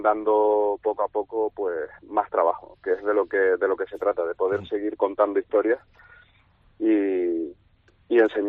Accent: Spain; soy el primer español que consigue una portada en National Geographic Internacional

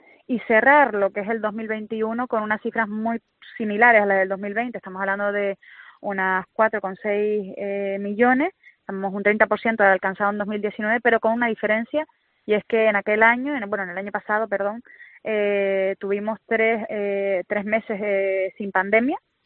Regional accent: Canary Islands, Spain; como canaria y como consejera de Turismo no permitiría que se hiciera ninguna intervención en nuestra tierra

